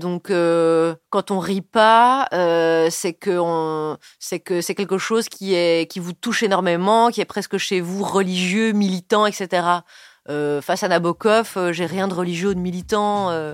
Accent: Belgium; peut-être c'est parce que je suis belge

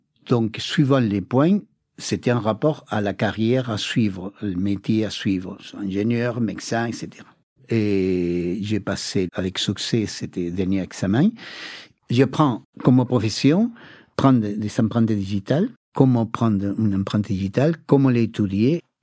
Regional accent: Santiago, Santiago Metropolitan Region, Chile; Je suis né à Santiago du Chili, en Amérique du Sud, en 1950. Et mes parents sont de la campagne, qui sont émigrés à la ville à l'époque pour des travaux.

